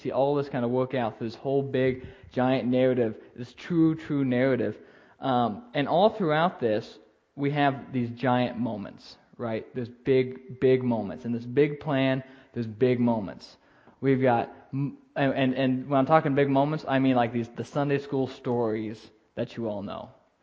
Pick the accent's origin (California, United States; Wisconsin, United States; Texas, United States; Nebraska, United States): Nebraska, United States; O'Neill; So I grew up in Nebraska, north central Nebraska, kind of over in the O'Neill area, is usually what I tell people. Kind of around O'Neill is where I'm from.